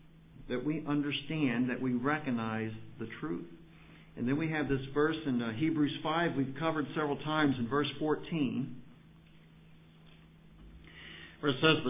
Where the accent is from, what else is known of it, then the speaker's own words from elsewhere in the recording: Louisville, Kentucky, United States; Now, Louisville's my hometown.